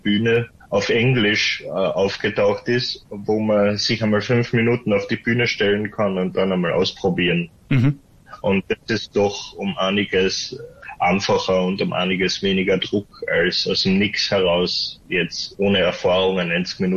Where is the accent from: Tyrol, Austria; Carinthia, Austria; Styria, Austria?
Carinthia, Austria; now in Vienna, Austria; die Deutschen sind manchmal überfordert, wenn man sagt, man ist Österreicher, aber man kommt nicht aus Wien, sondern woanders her.